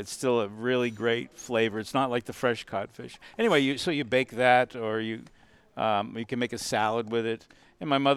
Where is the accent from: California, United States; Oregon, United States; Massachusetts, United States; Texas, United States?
Massachusetts, United States; Boston; I grew up in the Boston area.